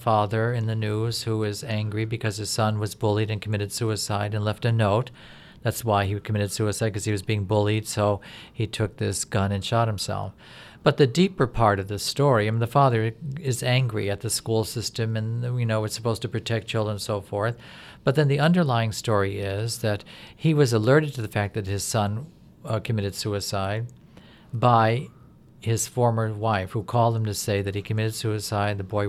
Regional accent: Connecticut, United States; Well, I grew up in Connecticut and with a father that has a German-English background and a mother who had an English-Irish background.

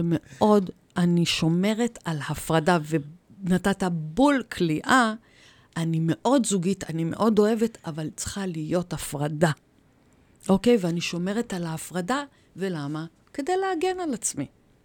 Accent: Ramla, Central District, Israel; born there; אני נולדתי ברמלה, להורים שעלו מאיראן

